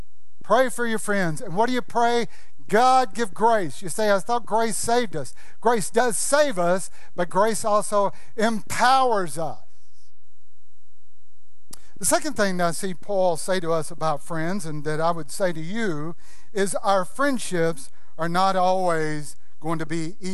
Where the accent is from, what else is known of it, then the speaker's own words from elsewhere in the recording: New York, United States; born there; Do you remember, I was born in 1957 in New York